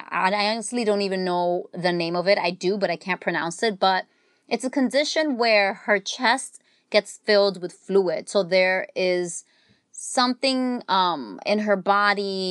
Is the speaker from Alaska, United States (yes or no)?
no; New York, United States; I'm like, it's fine. I'm from New York. Like, New Yorkers take buses all the time.